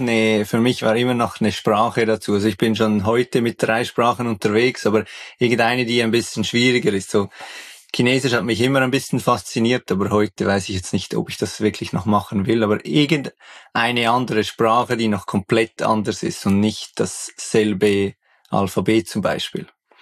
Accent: Bern, Switzerland; Ja gut, aber das hört man ja sowieso auch bei mir gleich oder jeder.

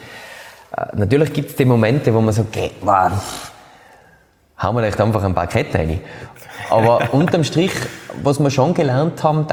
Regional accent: Austria; Dachkonstruktionen, die bei uns in Österreich nie und nimmer feuerpolizeilichen Beschau standhalten würden.

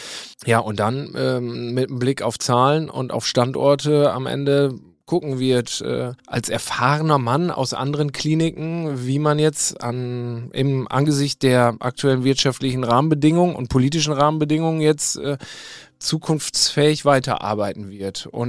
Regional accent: Rheine, North Rhine-Westphalia, Germany; Ich komme aus Rheine im Münsterland. Das ist fast Niedersachsen von hier aus gesehen. Und die Stadt ist praktisch genauso groß wie Castrop-Rauxel.

